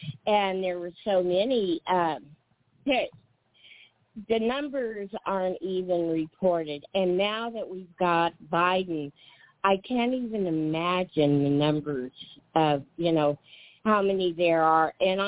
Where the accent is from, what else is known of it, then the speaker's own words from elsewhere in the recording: New Mexico, United States; moved away as an adult; I still say I'm from New Mexico. I'll always be a New Mexican. I'll always love that state, but I was forced out of it